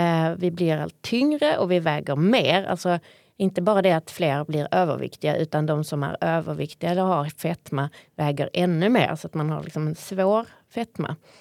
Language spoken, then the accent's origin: Swedish; Skåne, Sweden; accent: Scanian; kanske jag pratar lite mer skånska idag än jag brukar göra. Och jag kommer att prata ännu mer skånska om en liten stund.